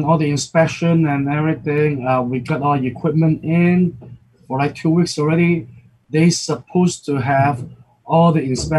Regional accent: Hong Kong; English is a second language; now in Houston, United States; I grew up in Hong Kong. I mean, or even when I was in Beijing, I've never seen a bun until I come to Houston.

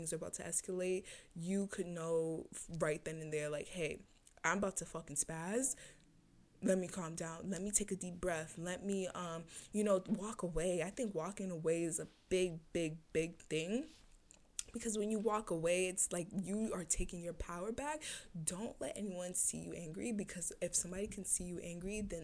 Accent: Boston, Massachusetts, United States; I'm from Dorchester, like, I'm from Boston, but I was raised in Dorchester, you know.

